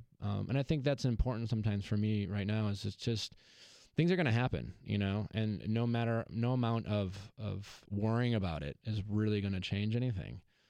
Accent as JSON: {"language": "English", "town": "Chicago", "region": "Illinois", "country": "United States", "tie": "born or raised there", "said": "I went home to Chicago to do my fantasy football draft with my hometown friends. Then I went back to Milwaukee and hung out with my family."}